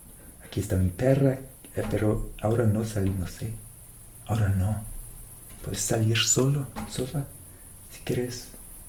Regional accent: Germany; Spanish is a second language; también es mi batalla porque soy alemán, me va así

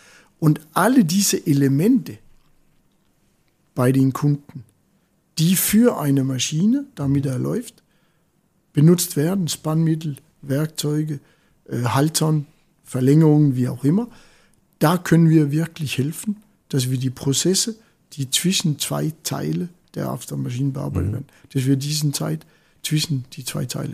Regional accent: Denmark; German is a second language; ich komme ja aus Dänemark

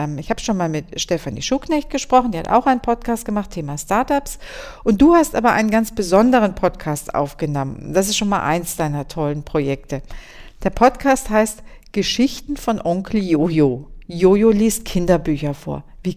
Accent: Bavaria, Germany; ich komme aus dem Landkreis Würzburg in Unterfranken

